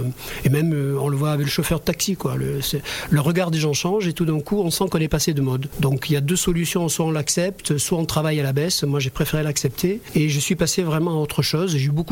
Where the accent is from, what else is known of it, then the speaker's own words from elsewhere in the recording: Toulouse, Occitanie, France; born there; moi je suis chocolatine puisque je suis né à Toulouse dans les fin des années 50 et c'est vraiment une ville que j'ai toujours eu du mal à quitter. Je ne me suis jamais installé à Paris